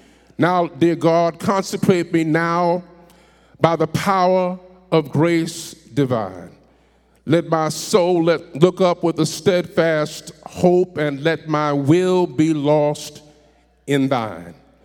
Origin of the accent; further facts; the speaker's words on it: New York City, New York, United States; As a child growing up in New York City, at the time that I was growing up, we didn't have any computers, we didn't have any smartphones